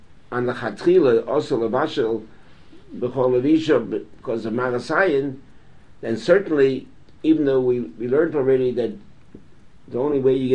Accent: New York City, New York, United States; I grew up on the Lower East Side. I don't know of a single family that didn't have that menu for Thursday night.

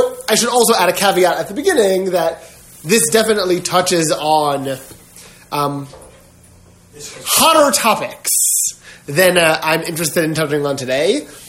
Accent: New York, United States; I don't recall that I've seen it growing up in New York, but I could be wrong.

